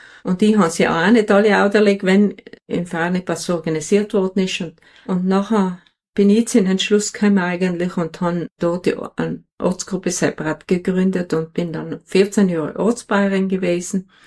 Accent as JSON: {"language": "German", "town": "St. Leonhard", "region": "Trentino-Alto Adige", "country": "Italy", "tie": "born or raised there", "said": "geboren, bin in St. Leonhard Oberbrixen und mit 7 Geschwistern aufgewachsen in einem Bauernhof und Gastwirtschaft."}